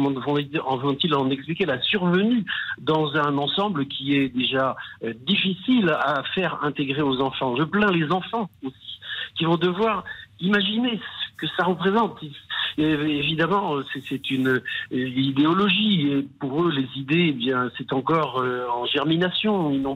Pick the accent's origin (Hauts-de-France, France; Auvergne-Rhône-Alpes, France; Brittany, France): Brittany, France; Étant donné que je suis originaire de Haute-Bretagne, Saône-et-Vilaine, Loire-Atlantique, Morbihan, Côte-d'Armor